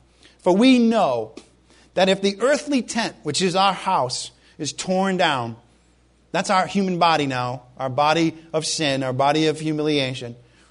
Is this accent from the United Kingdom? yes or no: no; Rhode Island, United States; born there; I always think I was born in Rhode Island, and they have these things in Newport, the Newport mansions.